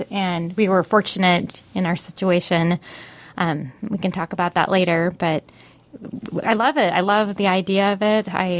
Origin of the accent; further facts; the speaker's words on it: Utah, United States; also born or lived in Indiana / Minnesota; I'm from Utah originally, and my husband's from California. But we've spent quite a bit of time in the Midwest. So 4 years in Indiana and 6 years in Minnesota.